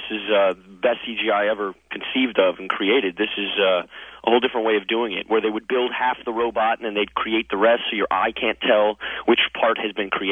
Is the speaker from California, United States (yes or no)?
yes; Los Angeles, California, United States; I'm from Los Angeles, and I worship this show.